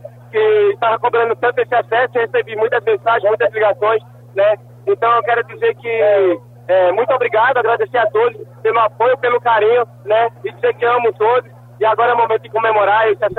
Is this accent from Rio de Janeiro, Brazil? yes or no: no; Pernambuco, Brazil; Eu sou pernambucano também.